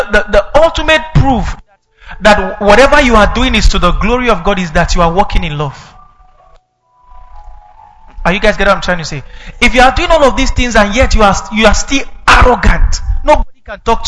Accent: Kaduna, Kaduna State, Nigeria; A sister was complaining to me recently from where I grew up in Kaduna about some certain things that were happening.

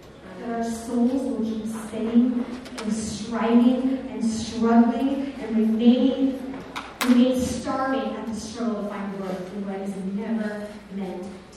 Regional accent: Wichita, Kansas, United States; I'm a Kansas girl. I grew up in Wichita.

